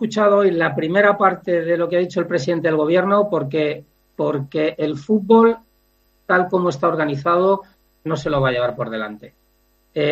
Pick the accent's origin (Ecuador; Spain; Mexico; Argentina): Spain; como español